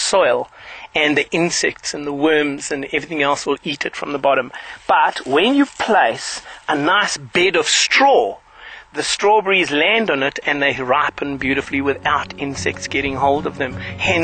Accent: Plettenberg Bay, Western Cape, South Africa; I'm from the Western Cape, Plettenberg Bay, a place called Witterdrift. We've been here for 2 years

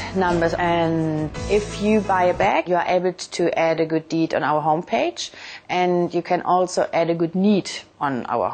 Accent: Germany; Me and my husband, we are from Germany, and we started selling the bags in Germany.

